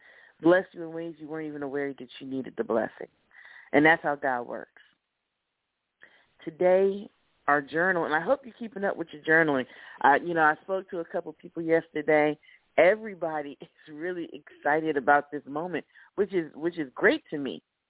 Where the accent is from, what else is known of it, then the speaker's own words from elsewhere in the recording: Miami, Florida, United States; I can tell you, I was raised in Miami, Florida.